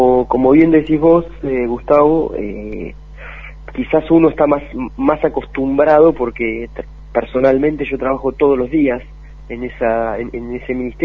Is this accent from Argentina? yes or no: yes; Argentina; lo estamos necesitando como pueblo argentino, como trabajadores y trabajadoras.